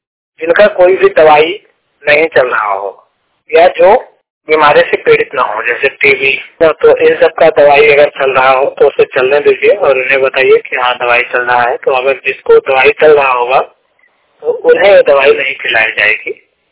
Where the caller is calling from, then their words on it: Uttar Pradesh, India; जिला मिर्जापुर उत्तर प्रदेश से बात कर रहा हूँ।